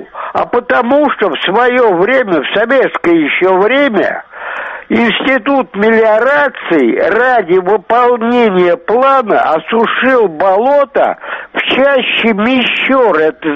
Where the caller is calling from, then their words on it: Ryazan, Ryazan Oblast, Russia; Я из Рязани вам звоню.